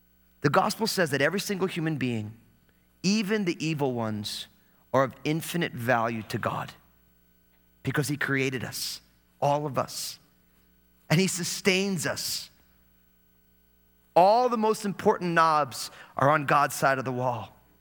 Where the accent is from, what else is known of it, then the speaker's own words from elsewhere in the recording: New Jersey, United States; See, I was born and raised in New Jersey.